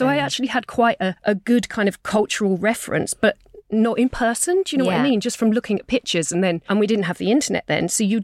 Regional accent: Norwich, East of England, United Kingdom; And obviously I came from Norwich, which is at that time was not very multicultural

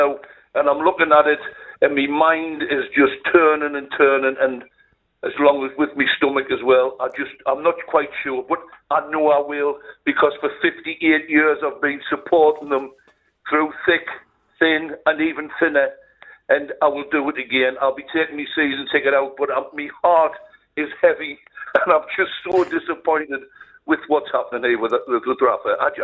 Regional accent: Newcastle upon Tyne, North East England, United Kingdom; now in Chester-le-Street, United Kingdom; I'm originally from the West End of Newcastle, but I live in Chesterley Street

